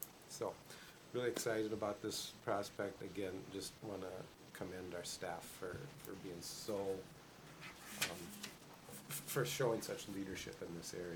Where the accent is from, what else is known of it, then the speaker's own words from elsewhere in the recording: Hazen, North Dakota, United States; my hometown of Hazen, we have the old traditional landline phone numbers